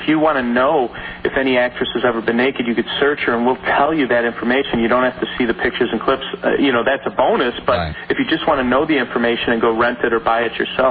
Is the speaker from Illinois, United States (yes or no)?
yes; Chicago, Illinois, United States; I went to a good intellectual property attorney here in my hometown of Chicago